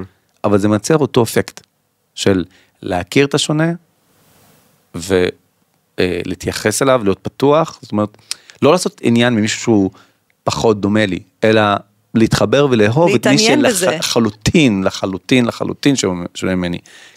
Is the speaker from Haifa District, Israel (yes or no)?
no; Rahat, Southern District, Israel; אני נולדתי וגדלתי ברהט, רוב הילדות שלי הייתה ברהט, עד שבכיתה ט' עברתי, בכיתה ח' לקיבוץ ליד רהט, ואז בכיתה ט' לכפר הירוק